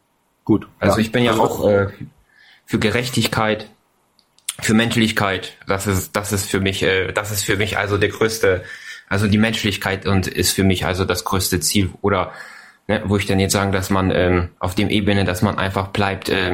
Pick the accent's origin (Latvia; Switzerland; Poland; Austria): Poland; German is a second language; now in Germany; Also, ne, also ich komme aus Polen, wohne in Deutschland schon seit 18 Jahren